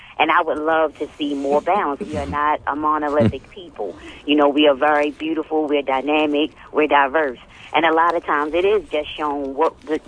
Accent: Baltimore, Maryland, United States; I'm from East Baltimore. Grew up in East Baltimore from a single mother

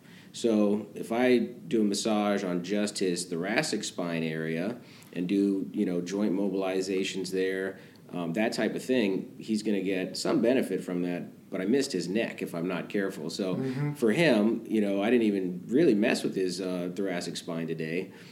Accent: Nebraska, United States; also born or lived in Iowa; now in Coachella Valley, United States; I grew up in Nebraska and went to high school in Iowa, so the Midwest is kind of where I, you know, did call home.

